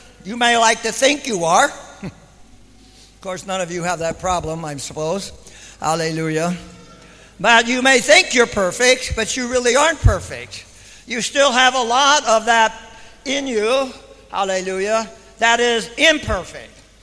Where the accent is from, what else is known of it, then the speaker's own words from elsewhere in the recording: United States; I was brought up in the United States. We have a Declaration of Independence.